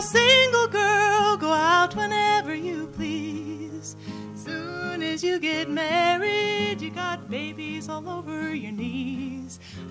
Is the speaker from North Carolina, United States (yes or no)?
no; Missouri, United States; moved away as an adult; I'm originally from Missouri. All my family lives there, and I've just lived in Massachusetts.